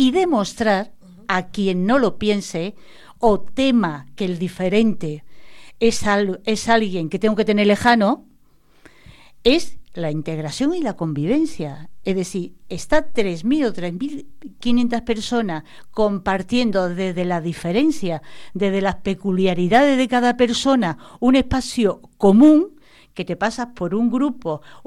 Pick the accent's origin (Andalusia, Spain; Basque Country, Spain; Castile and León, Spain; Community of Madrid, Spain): Andalusia, Spain; Seville; yo que soy de Sevilla